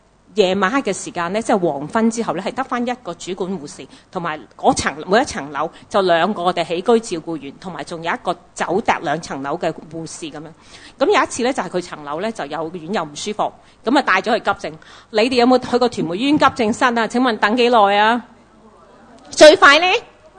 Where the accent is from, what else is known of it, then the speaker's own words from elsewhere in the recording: Guangdong, China; 佢我哋廣東人話齋咧，佢把口衰啊。